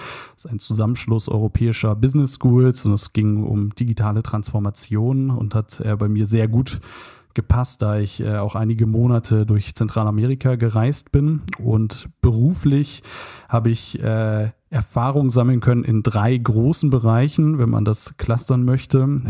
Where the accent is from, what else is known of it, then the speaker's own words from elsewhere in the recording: Kiel, Schleswig-Holstein, Germany; ich komme aus Kiel, bin in Kiel geboren und aufgewachsen.